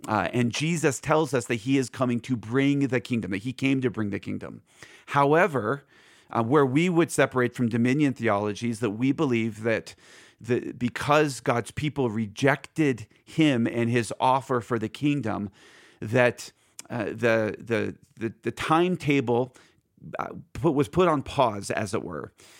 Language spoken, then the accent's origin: English; Philadelphia, Pennsylvania, United States; Again, I'm from Philly, so that's my hood. That's my home territory.